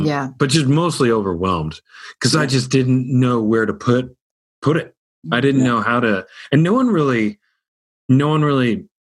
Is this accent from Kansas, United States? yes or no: yes; Topeka, Kansas, United States; Just calm down. It's okay. I'm from Topeka. It's fine.